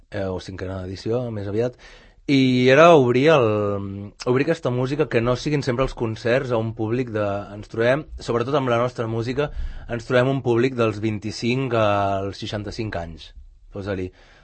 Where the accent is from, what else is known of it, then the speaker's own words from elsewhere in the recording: Sant Cugat del Vallès, Catalonia, Spain; nosaltres som de Sant Cugat, ens ve de gust fer alguna cosa al nostre poble.